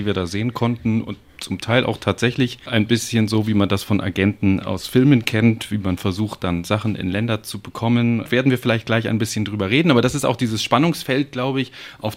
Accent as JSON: {"language": "German", "region": "Berlin", "country": "Germany", "said": "aber ich komme ja auch aus Berlin und habe auch die Entstehung dieser Gebäude hier miterlebt"}